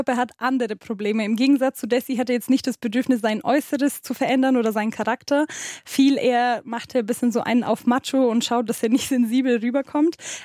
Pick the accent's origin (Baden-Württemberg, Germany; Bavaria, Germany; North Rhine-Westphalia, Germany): Bavaria, Germany; Munich; Ich bin in Neuperlach zur Schule gegangen, tatsächlich.